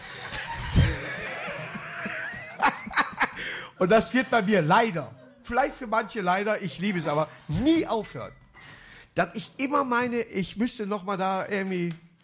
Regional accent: Duisburg, North Rhine-Westphalia, Germany; born there; Ich bin in Neudorf geboren.

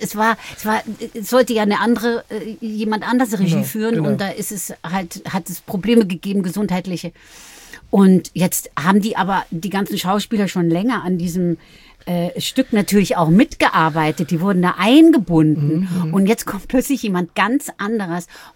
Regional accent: Bavaria, Germany; now in Berlin, Germany; Nee, ich bin immer noch eine Bayerin, aber ich bin auch eine Berlinerin.

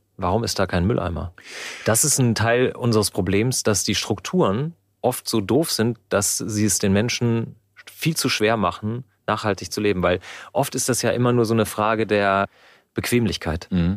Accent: Germany; ich bin in einem auf dem Grundgesetz ruhenden Deutschland aufgewachsen und das möchte ich gerne auch weitergeben.

